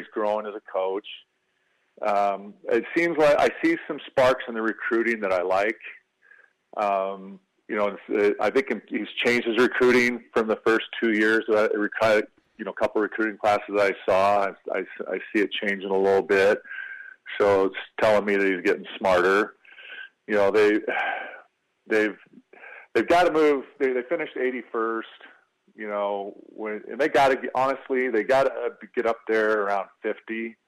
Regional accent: Michigan, United States; when I grew up in Michigan, come up and feel our heads because we were Mormon and they thought we had horns in our head.

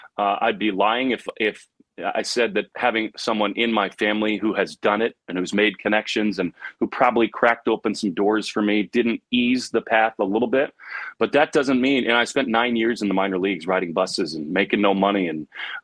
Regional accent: Virginia, United States; But, you know, we grew up in Northern Virginia. I was born in 1979, my brother 3 years before that.

